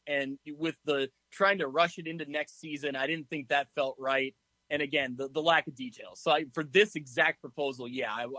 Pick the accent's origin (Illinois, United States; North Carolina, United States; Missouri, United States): Illinois, United States; Ottawa; I grew up in Ottawa, Illinois, and Marquette High School, I think, would benefit greatly from district football.